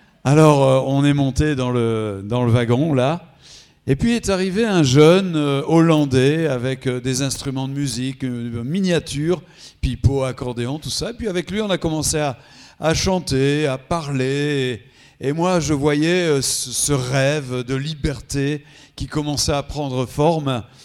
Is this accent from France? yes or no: yes; Dunkerque, Hauts-de-France, France; Je suis de Dunkerque, hein, je suis du Nord.